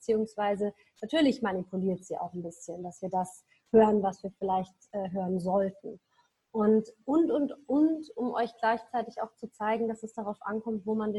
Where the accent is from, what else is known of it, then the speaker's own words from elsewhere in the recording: Germany; Also ich bin in Deutschland auch, wir sind beide in Deutschland aufgewachsen.